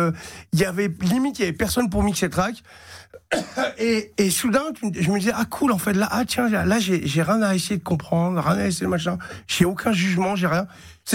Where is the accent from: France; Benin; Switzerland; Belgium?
Belgium; Ah, oh, bah oui, dis, je suis belge.